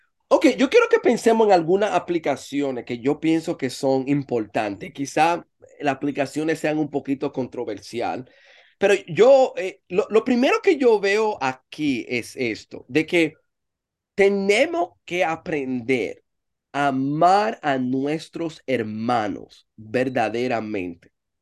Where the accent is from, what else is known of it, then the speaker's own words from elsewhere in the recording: Dominican Republic; a veces somos chistosos, a veces somos, el dominicano dice, relajado